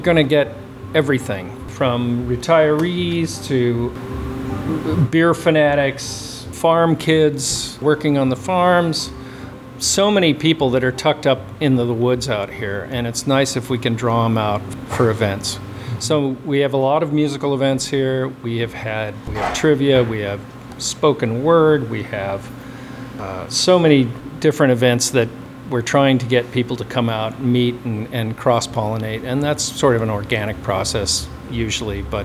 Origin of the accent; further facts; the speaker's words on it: California, United States; born there; California was where I was born and spent most of my productive years.